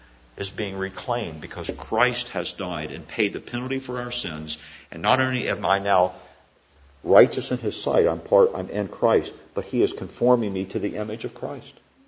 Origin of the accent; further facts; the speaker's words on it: Baltimore, Maryland, United States; I was at a funeral in Baltimore, Maryland, my home state